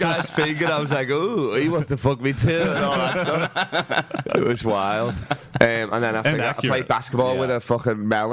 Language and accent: English; Liverpool, North West England, United Kingdom; before that you were in fucking my hometown.